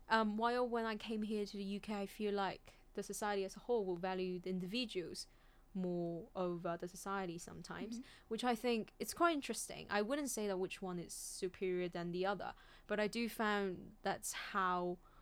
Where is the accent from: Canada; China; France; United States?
China; now in United Kingdom; being born and brought up in China as a Chinese